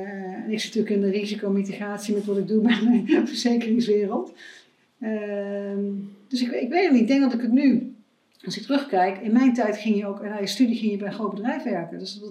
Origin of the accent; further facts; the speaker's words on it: Eindhoven, North Brabant, Netherlands; Ik kom uit Eindhoven. Ik heb na mijn middelbare schooltijd in Eindhoven ben ik eerste jaar bedrijfskunde op Nijrode gaan studeren.